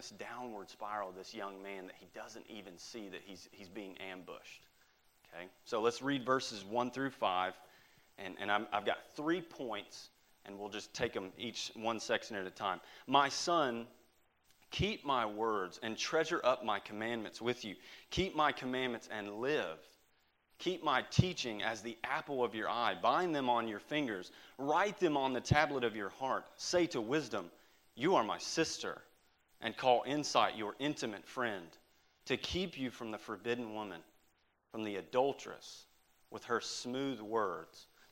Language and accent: English; Texas, United States; I'm from Texas originally